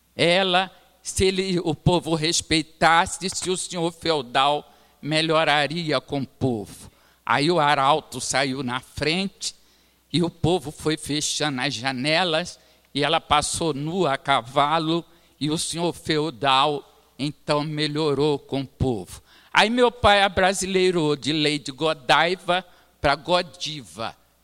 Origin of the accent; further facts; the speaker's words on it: Recife, Pernambuco, Brazil; Eu nasci no Recife, meu pai nasceu no Recife, minha mãe nasceu na Paraíba, em Campina Grande. E desde menina, eu ouvindo maracatus.